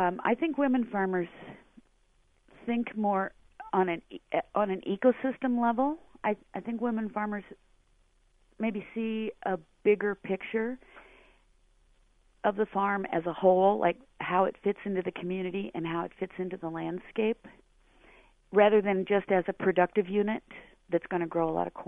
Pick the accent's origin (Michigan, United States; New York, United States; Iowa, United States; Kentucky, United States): Iowa, United States; So I'm from Iowa, came back to Linn County where I grew up, and was able to purchase this small farm then